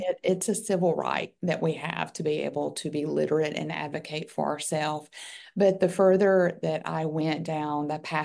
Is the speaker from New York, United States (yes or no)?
no; Georgia, United States; now in Pensacola, United States; So I recently moved to Pensacola, Florida, about 6 months ago. And so I grew up in Georgia.